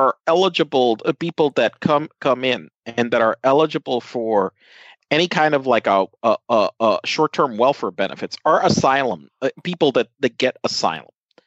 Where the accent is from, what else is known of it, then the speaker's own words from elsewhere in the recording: Puerto Rico; even like though I'm from Puerto Rico, I'm like, you know, I don't need a passport to move.